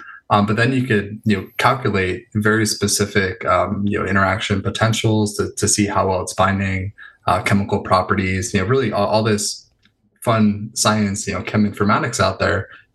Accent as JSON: {"language": "English", "town": "North Hollywood", "region": "California", "country": "United States", "tie": "born or raised there", "said": "Yeah, I grew up in North Hollywood, not too far from there."}